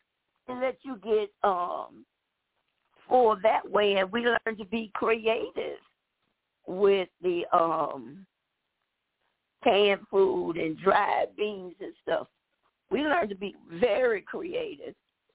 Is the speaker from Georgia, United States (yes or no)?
yes; Riverdale, Georgia, United States; And I'm from Riverdale, Georgia.